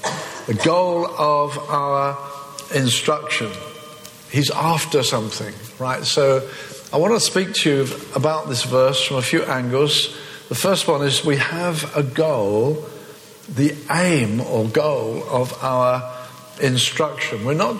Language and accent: English; England, United Kingdom; now in Cape Town, South Africa; I'm a football fan. I come from England, okay?